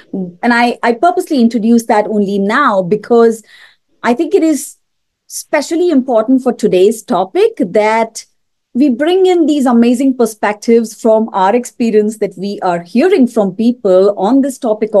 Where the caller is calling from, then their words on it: Pune, Maharashtra, India; And I'm dialing in from Pune as again.